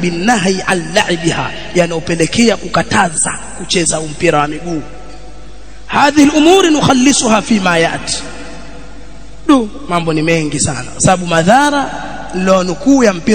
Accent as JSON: {"language": "Swahili", "town": "Pangani", "region": "Tanga Region", "country": "Tanzania", "said": "Mimi ambaye natoka Pangani niko tayari nitabakia"}